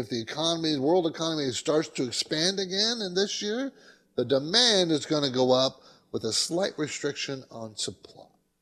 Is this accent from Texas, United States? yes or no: no; San Diego, California, United States; I grew up in San Diego. People don't know that, but my dad was in the Navy and stationed in San Diego.